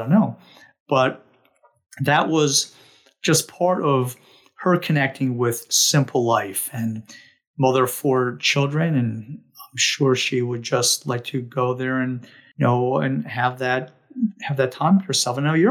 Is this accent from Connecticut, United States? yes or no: no; New Jersey, United States; And we grew up in New Jersey, and Jersey being the garden state, has many farms.